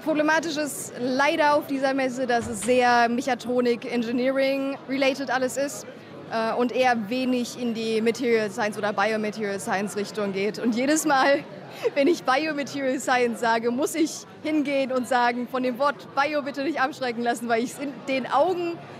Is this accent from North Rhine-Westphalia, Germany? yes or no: yes; North Rhine-Westphalia, Germany; ich komme hier aus dem Kreis Kleve. Ich musste nicht mal wirklich umziehen, um hier zu studieren.